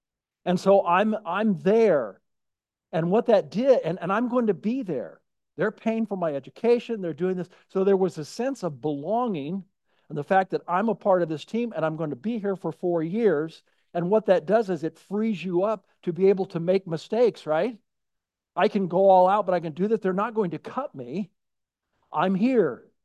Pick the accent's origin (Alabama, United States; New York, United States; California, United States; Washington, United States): California, United States; Napa; So I grew up in Napa